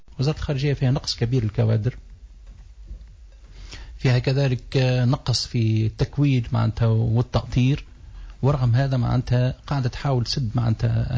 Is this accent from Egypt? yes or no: no; Tunisia; لأنه احنا توا نجيب بعض الإدارات عندنا في تونس